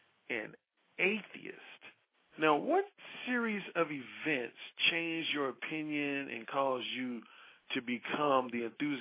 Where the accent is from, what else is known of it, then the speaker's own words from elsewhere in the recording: Gary, Indiana, United States; I come from one of those cities. I grew up in Gary, Indiana.